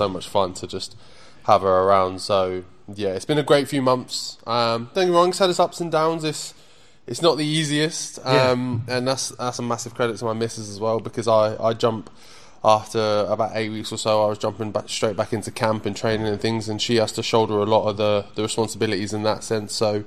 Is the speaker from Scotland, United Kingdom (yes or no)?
no; Ipswich, East of England, United Kingdom; like being around Ipswich all of fight week, obviously my hometown.